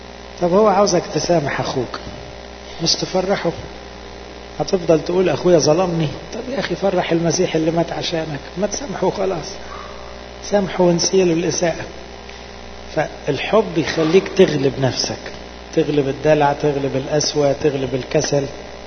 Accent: Egypt; نشهد للمسيح بالذات في بلادنا مصر والبلاد العربية.

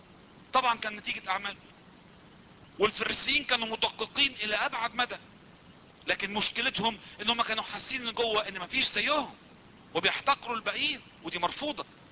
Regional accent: Egypt; طبعا احنا حاسس ان احنا مصريين، بنحس بمحبة ربنا للمصريين

